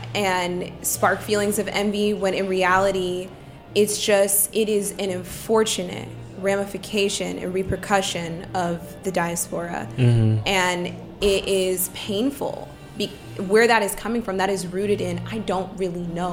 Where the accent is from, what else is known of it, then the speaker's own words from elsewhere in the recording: Los Angeles, California, United States; born there; Yeah, I was born in Los Angeles.